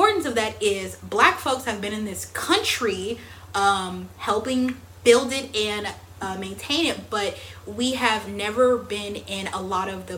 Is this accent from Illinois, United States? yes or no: yes; Palatine, Illinois, United States; And I am from the Midwest. I just say Chicago, but if the Chicago people knew me, I was from Palatine.